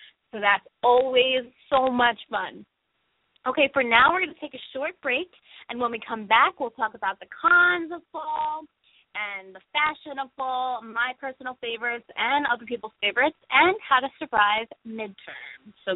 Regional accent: New England, United States; but I'm from the New England states, and up here, fall is pretty beautiful with the mountains in the background

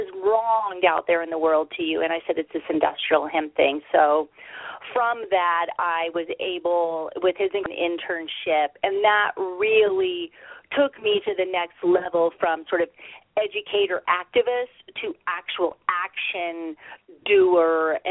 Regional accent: Missouri, United States; Yeah, so, you know, I'm from Missouri, as you said

